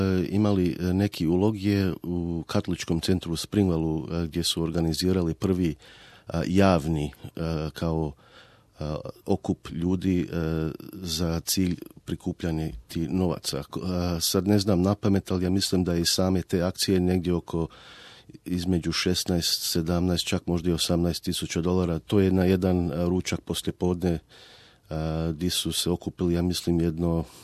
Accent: Vukovar, Vukovar-Syrmia County, Croatia; Jedan od tih što sam ja rodom iz Vukovara, pa je to za mene nešto posebno

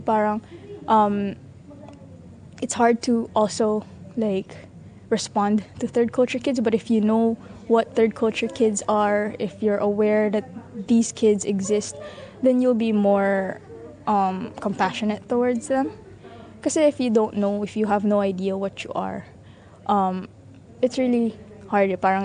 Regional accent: Northern Mariana Islands; also born or lived in Philippines; they know I'm the island girl, I'm from Saipan.

